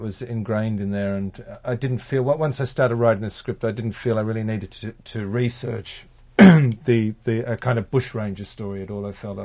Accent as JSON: {"language": "English", "country": "Australia", "said": "I think I'm Australian. We're all a bit like that over from Australia."}